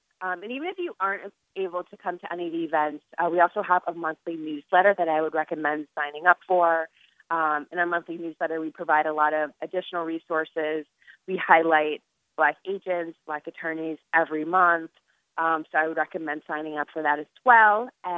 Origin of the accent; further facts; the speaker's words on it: Ohio, United States; So, yes, growing up, I grew up in Ohio, so there are not a lot of publicists.